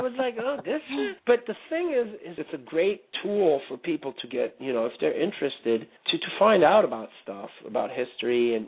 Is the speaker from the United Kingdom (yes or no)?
no; Germany; English is a second language; at the time when we were growing up in Germany, when you were a metalhead, you were like a punk rocker in 1977.